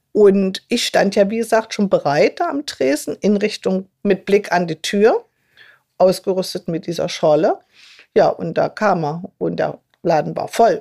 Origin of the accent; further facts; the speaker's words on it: Saxony-Anhalt, Germany; accent: Saxony-Anhalt dialect; now in Worms, Germany; merkst du, dass mein sachsen-anhaltinischer Dialekt sehr allhändig ist.